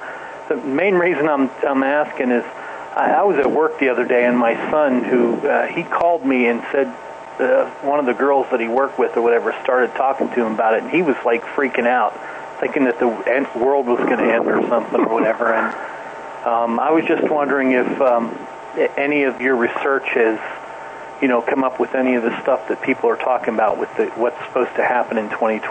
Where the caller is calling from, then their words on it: North Carolina, United States; I'm calling from North Carolina.